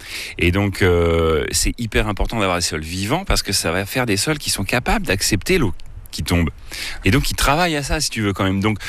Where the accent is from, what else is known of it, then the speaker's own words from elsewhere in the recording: Chédigny, Centre-Val de Loire, France; Alors moi, j'ai grandi donc à Chédigny.